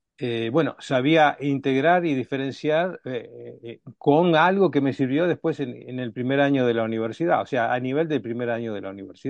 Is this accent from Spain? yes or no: no; Argentina; moved away as an adult; now in Italy; yo nací en Argentina y estudié en Argentina, o sea, digamos que estudié siempre hasta ahora, pero en Argentina también, hasta que vine aquí a trabajar a Italia, ya era adulto, digamos.